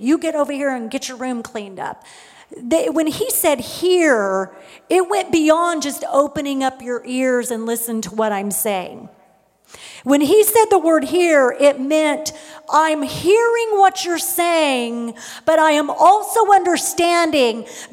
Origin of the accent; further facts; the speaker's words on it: Oklahoma, United States; I'll admit, I was raised in Oklahoma, and everyone just says, well, bless their heart.